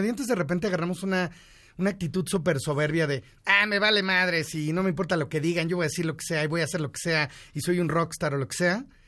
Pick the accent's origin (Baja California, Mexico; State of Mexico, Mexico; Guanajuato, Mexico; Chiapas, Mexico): State of Mexico, Mexico; Cuautitlán Izcalli; yo soy de Cuautitlán Izcalli, sí, de que crecí en una fábrica de dulces